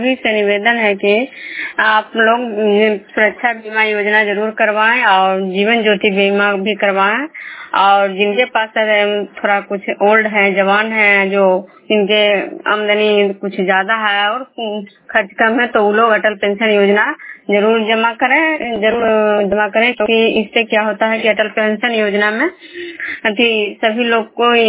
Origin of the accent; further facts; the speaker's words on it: Vishnupur, Bihar, India; मैं विष्णुपुर ग्राम खजरा पंचायत नालंदा जिला नगरनौसा प्रखंड के निवासी हूँ।